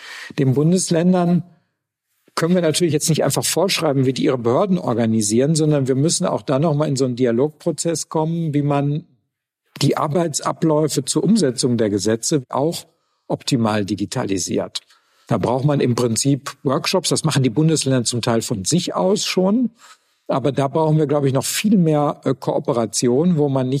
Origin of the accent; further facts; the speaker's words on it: Gelsenkirchen, North Rhine-Westphalia, Germany; bei einer kreisfreien Stadt wie Köln oder meiner Heimatstadt Gelsenkirchen